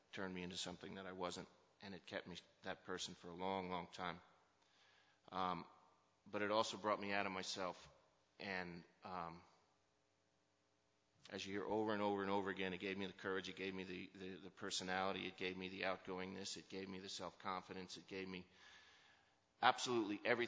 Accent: Westfield, New Jersey, United States; born there; I was born in Westfield, New Jersey, middle class, no care in the world.

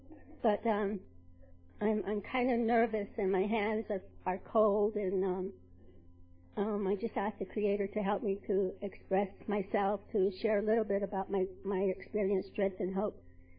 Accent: United States; I come from the Navajo Nation. My clans are Totojitney. I was born from San Jacinto, and my maternal grandparents are Tachitney, and my paternal grandparents are Hanagahi.

